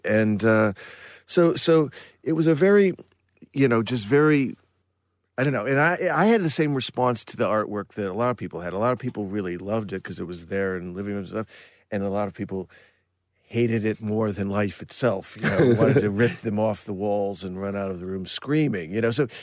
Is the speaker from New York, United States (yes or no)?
no; Burbank, California, United States; The artwork was something I grew up with in Burbank.